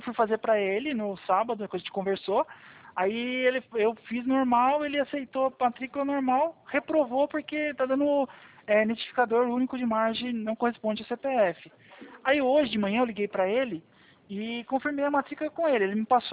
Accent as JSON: {"language": "Portuguese", "town": "Atibaia", "region": "São Paulo", "country": "Brazil", "said": "Eu sou de Atibaia, São Paulo, tá?"}